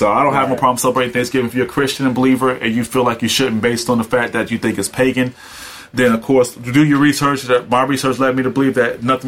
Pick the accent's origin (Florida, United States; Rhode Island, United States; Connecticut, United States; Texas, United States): Connecticut, United States; I'm from Connecticut. My grandmother was raised in the South